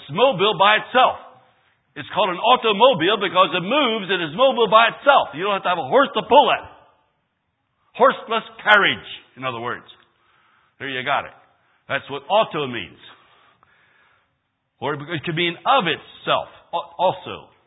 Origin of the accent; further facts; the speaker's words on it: United States; many people not in America do not think that I'm an American. I speak Spanish too well to be an American. But they know my accent is not Costa Rican.